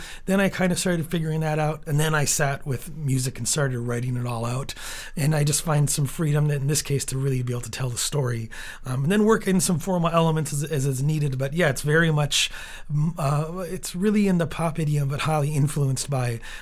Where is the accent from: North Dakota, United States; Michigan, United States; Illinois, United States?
North Dakota, United States; Jason and I, we grew up in North Dakota, but our mom is actually full-blooded Mexican